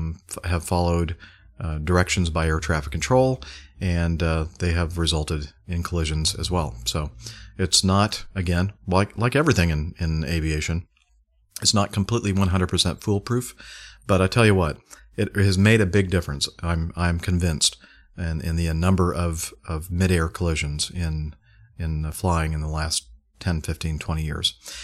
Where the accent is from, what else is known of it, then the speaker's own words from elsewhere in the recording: Los Alamitos, California, United States; not far from where I grew up in Los Alamitos